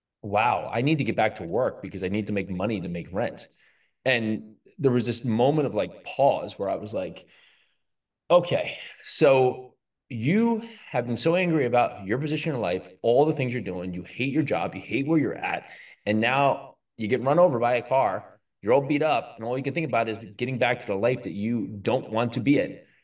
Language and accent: English; New Jersey, United States; I grew up in New Jersey, and, you know, during my formative years